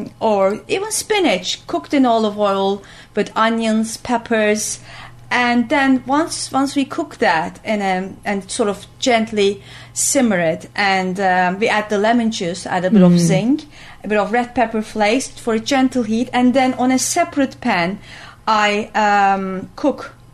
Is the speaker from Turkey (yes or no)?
yes; Antakya, Hatay, Turkey; So I grew up in Antakya, spent many childhood holidays in my grandmother's 450-year-old ancient home